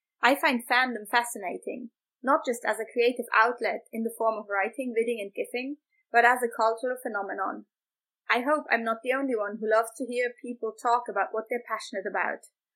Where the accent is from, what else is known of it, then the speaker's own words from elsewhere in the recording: Switzerland; first language Swiss German; English is a second language; which was also when I started writing in English. My native language is Swiss German, in case you were wondering.